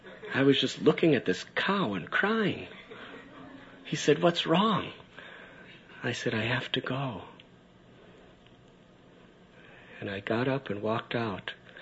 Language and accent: English; Midwest, United States; I come from the Midwest, but never was I so close to a cow.